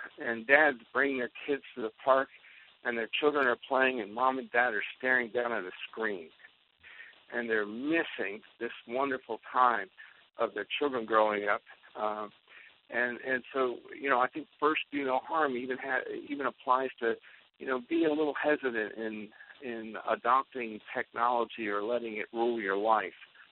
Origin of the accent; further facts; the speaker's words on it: United States; I don't know that it's a fair thing for me as an American who has access to endless supplies of energy to tell somebody in Bangladesh they're not allowed to have it.